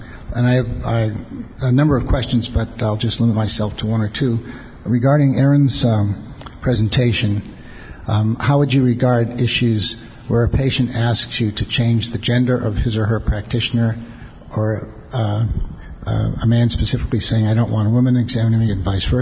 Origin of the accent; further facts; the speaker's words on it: San Diego, California, United States; from San Diego.